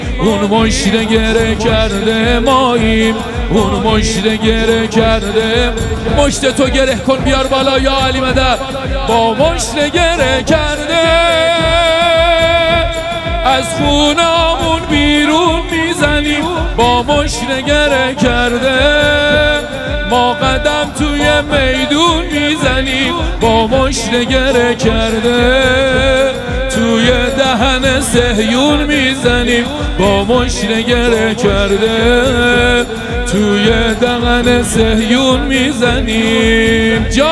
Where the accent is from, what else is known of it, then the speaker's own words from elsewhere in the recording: Bushehr, Iran; از بوشهر اومدم، بوشهر اومدم.